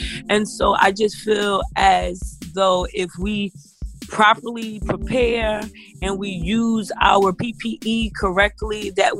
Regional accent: New Jersey, United States; I am from and live in North, New Jersey.

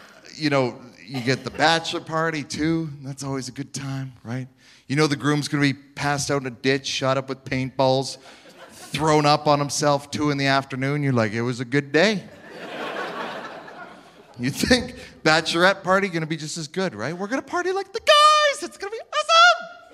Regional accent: Saskatchewan, Canada; So, I come from Saskatchewan

